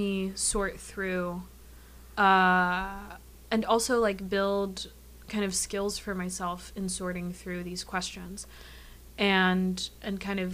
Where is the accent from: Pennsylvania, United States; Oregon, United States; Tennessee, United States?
Tennessee, United States; Brentwood; So I grew up in Brentwood, went to high school there, and then Belmont was like a half hour drive, and so I just commuted all through undergrad.